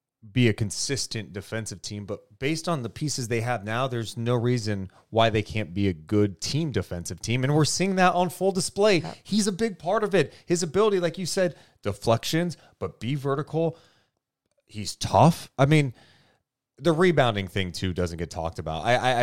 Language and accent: English; Sacramento, California, United States; We're born and raised in Sacramento. We know how this works.